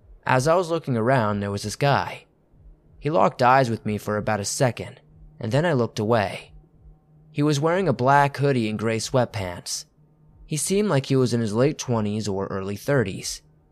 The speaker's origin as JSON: {"language": "English", "country": "Australia", "said": "I'm 17 and I'm from Australia"}